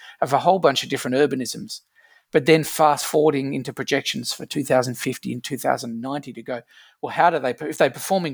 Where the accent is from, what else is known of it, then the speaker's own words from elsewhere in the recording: Australia; I mean, I grew up in the Australian dream, which was the big quarter acre lot.